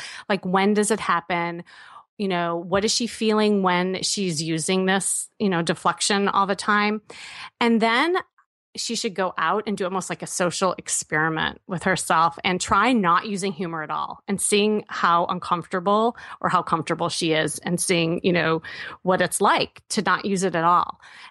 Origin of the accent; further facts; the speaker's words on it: Midwest, United States; I mean, I'm from the Midwest. I know, Jordan, you are too. And I think Midwest people, we tend to use sarcasm and humor a lot.